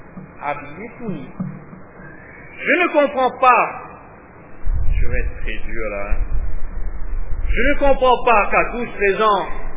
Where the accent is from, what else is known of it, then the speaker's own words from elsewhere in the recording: France; Je suis français, moi.